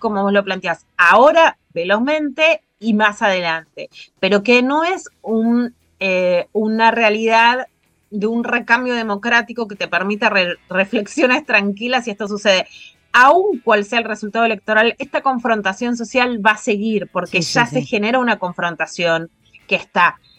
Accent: Rosario, Santa Fe, Argentina; Yo vengo de Rosario, ¿no?

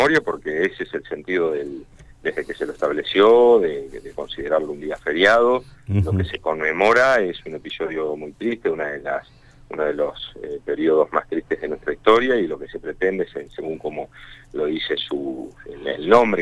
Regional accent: Argentina

